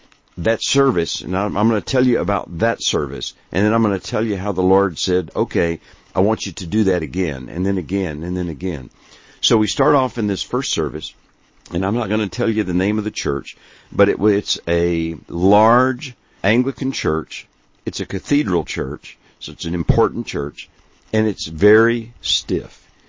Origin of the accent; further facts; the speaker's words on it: Hawaii, United States; I grew up in Hawaii, and I learned to surf and ride boogie boards and things like that there.